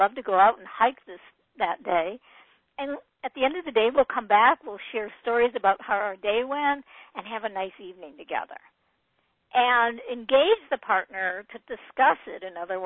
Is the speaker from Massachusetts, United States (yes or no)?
no; Detroit, Michigan, United States; Okay, I grew up in the Motor City. What can I say? I like cars.